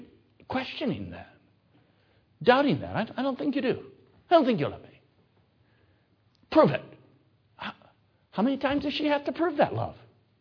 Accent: Michigan, United States; I was raised in the North. Michigan is in the North, last I checked. And so all of our history was North history.

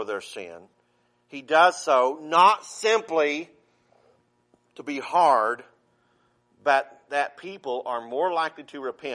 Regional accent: the South, United States; I grew up in the South, and in the Baptist churches I grew up in, if the pastor said, I feel an unction, that means he's about to preach.

